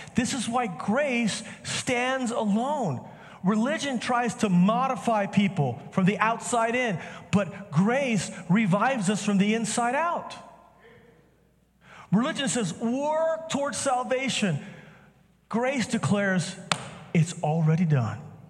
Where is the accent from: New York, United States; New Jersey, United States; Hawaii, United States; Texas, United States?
Texas, United States; I'm from Texas. I'm Southern.